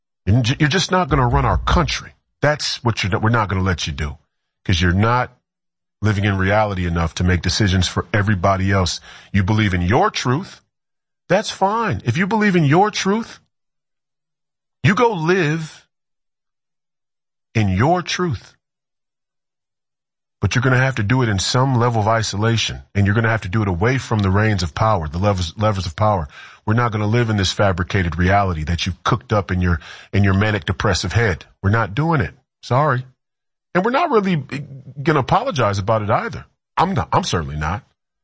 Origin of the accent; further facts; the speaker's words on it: Minnesota, United States; But no, us Minnesotans, at one point, you know, however many million people, half of the people here in Minnesota are conservatives, are Republicans